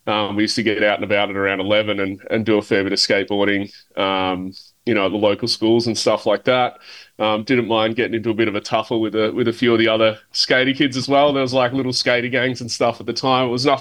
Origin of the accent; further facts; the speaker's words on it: Melbourne, Victoria, Australia; I grew up in Melbourne. So for those of you who don't know, Melbourne's like southern part on the east coast of Australia. So grew up in like, I would say like a middle class family.